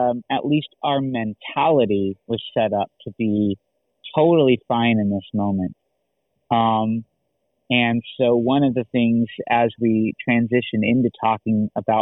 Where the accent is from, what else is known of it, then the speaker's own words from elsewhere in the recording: Seattle, Washington, United States; also born or lived in Ogden, United States; Well, I grew up in Seattle and I moved away for about 8 years, and I moved away and did a lot of different things. I not only helped plant a church in Ogden, Utah